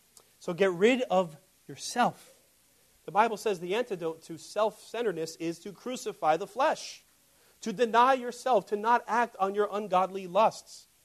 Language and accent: English; Bayonne, New Jersey, United States; growing up in Bayonne, I didn't see that too often, but a few houses down from me when I was living on Broadway